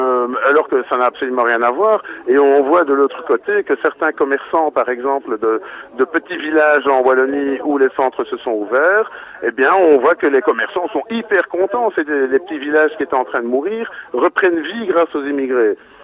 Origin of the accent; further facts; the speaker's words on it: DR Congo; nous, en tant que Congolais, nous sommes un peu particuliers, vu les rapports historiques et économiques, etc., qui existent entre la Belgique et nous.